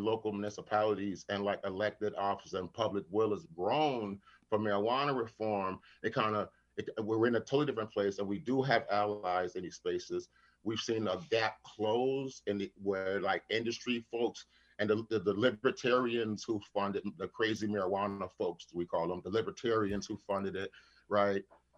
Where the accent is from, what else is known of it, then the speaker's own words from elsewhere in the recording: Chicago, Illinois, United States; moved away; I'm an organizer, I'm from Chicago, I'm in Connecticut.